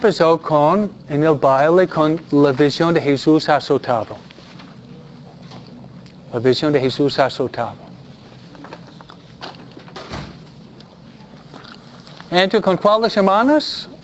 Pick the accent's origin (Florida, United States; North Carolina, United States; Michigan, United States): Michigan, United States; Detroit; born there; nací en Detroit, Michigan? ¿No? El centro de los autos